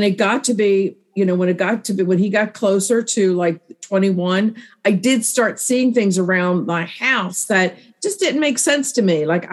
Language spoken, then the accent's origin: English; Gardenville, Maryland, United States; I grew up. I grew up in Gardenville. We moved to Perry Hall in, I think it was 2001.